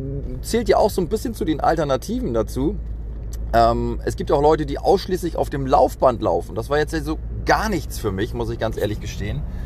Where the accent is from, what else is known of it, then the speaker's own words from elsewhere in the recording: Northern Germany, Germany; accent: North German; so würde sich das anhören, wenn ich meinen norddeutschen Dialekt auch hier in den Podcast mit einbringen würde.